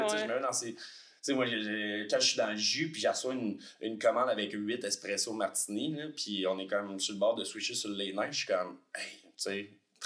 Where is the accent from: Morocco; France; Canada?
Canada; Quebec City, Quebec; j'ai 33 ans, je viens de Québec.